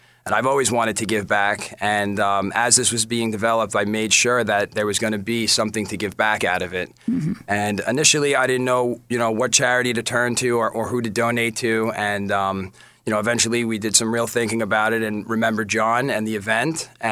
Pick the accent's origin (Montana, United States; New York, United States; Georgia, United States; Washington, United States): New York, United States; Smithtown; I'm from Smithtown.